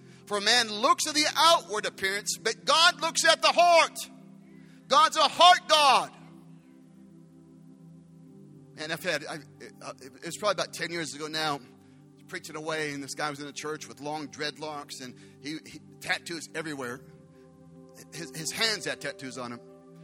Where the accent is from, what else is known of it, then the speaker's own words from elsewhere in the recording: Phoenix, Arizona, United States; I grew up in Phoenix my whole life.